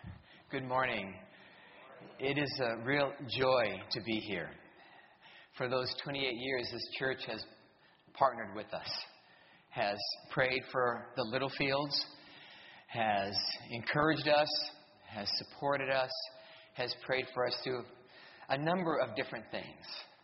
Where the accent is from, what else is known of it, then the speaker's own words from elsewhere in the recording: New Hampshire, United States; I'm from New Hampshire. So we have a cross-cultural marriage.